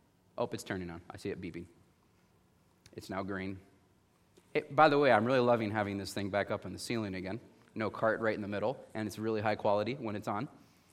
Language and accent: English; Midwest, United States; if that even felt cold to me since I grew up in the Midwest where it did get below zero pretty regularly.